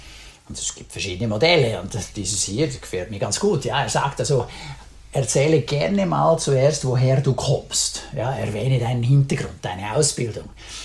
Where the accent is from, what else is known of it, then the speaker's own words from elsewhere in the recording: Lucerne, Switzerland; Ich bin ja ursprünglich aus Luzern.